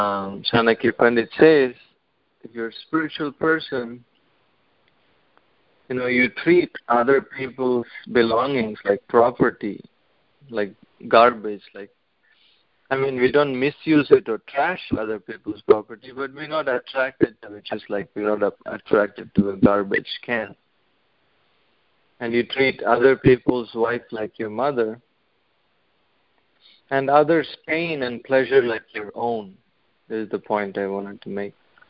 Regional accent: India; And, you know, we love our country, you know, we're from India.

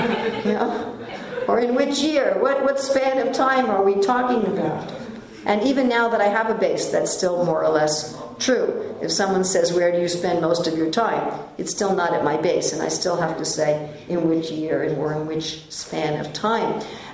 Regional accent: New York, United States; moved away; And I'd say, well, I'm from New York. Oh, how is it in New York? I said, I haven't lived there for 35 years.

